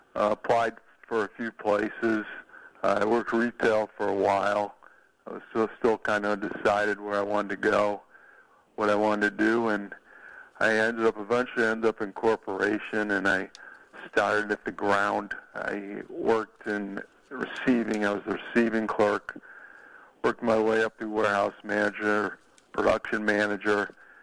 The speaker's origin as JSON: {"language": "English", "town": "Chicago", "region": "Illinois", "country": "United States", "tie": "born or raised there", "said": "I grew up in Chicago. I attended the Kansas University, so I do have some ties to Kansas."}